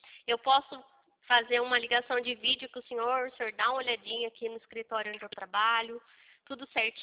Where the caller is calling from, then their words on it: Santa Bárbara d'Oeste, São Paulo, Brazil; Eu falo aqui de Santa Bárbara do Oeste, né? Interior de São Paulo. Eu fico no meio de Campinas e Piracicaba.